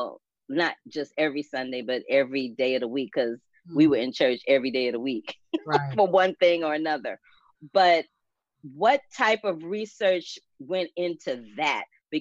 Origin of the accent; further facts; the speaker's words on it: St. Louis, Missouri, United States; I grew up in the Church of God in Christ, the Sanctified Church in St. Louis, Missouri.